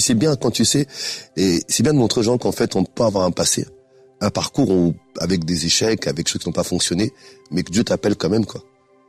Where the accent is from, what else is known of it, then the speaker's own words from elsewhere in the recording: Grigny, Île-de-France, France; also born or lived in Strasbourg; Je suis d'origine centrafricaine, pour ceux qui connaissent peut-être pas. J'ai vécu une partie de mon enfance à Grigny, dans la Grande Bande, dans le 91, dans l'Essonne, et une autre partie à Strasbourg, en Alsace.